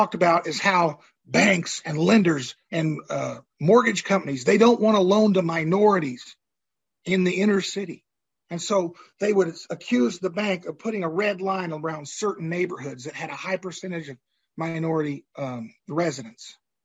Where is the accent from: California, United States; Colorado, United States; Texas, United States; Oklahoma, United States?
Oklahoma, United States; Tulsa; I grew up in Tulsa, Oklahoma in the 60s. It was the fastest growing city in America.